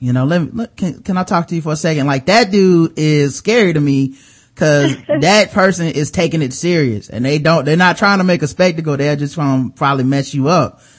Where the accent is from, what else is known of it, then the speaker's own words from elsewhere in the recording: Charlotte, North Carolina, United States; Like, I'm from Charlotte, and he was an assistant coach for the Charlotte Bobcats at the time. So he was in my city.